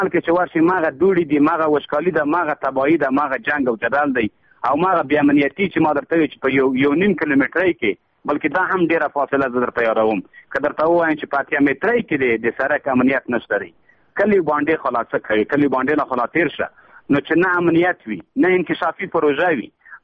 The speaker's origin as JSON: {"language": "Pashto", "country": "Afghanistan", "said": "لیکن زه وردګ یم، کور مې په وردګ کې دی."}